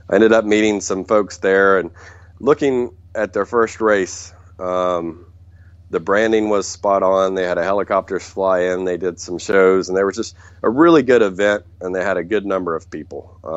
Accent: West Virginia, United States; I grew up in West Virginia, more or less as a country boy.

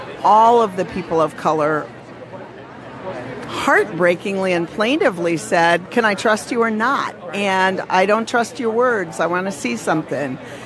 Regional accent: Minneapolis, Minnesota, United States; I'm from Minneapolis

